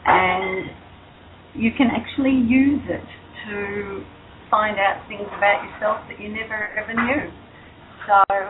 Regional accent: Victoria, Australia; In my home state of Victoria, I decided to turn my painting with Parkinson's session into a workshop

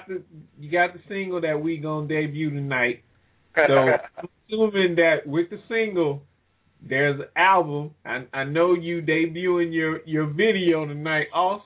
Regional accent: the South, United States; I'm attacking the South. I come from the South.

